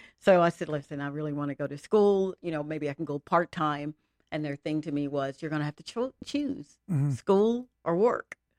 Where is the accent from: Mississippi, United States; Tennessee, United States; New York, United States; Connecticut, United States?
Mississippi, United States; Came from Mississippi. Mm-hmm. Born in Mississippi, born and raised in Mississippi.